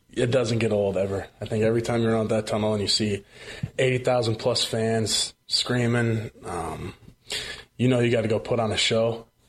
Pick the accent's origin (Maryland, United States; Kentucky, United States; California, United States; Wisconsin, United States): Wisconsin, United States; Whitefish Bay; I grew up in Whitefish Bay, so there wasn't a lot of fishing.